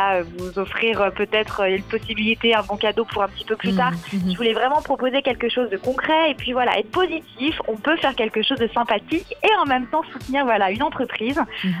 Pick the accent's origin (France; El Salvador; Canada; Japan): France; Lyon, Auvergne-Rhône-Alpes; j'ai 31 ans et je viens de Lyon.